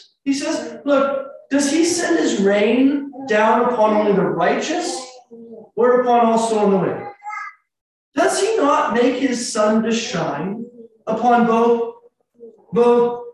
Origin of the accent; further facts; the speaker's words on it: California, United States; I grew up in California, and so I didn't know a lot of the family members there, lots of cousins and uncles and aunts.